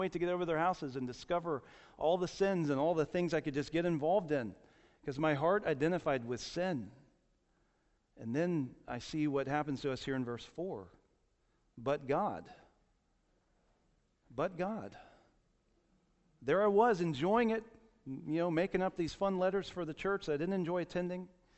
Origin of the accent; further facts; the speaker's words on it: Jacksonville, Florida, United States; I went to a pastor's conference that was held at my home church that I grew up in Jacksonville, Florida.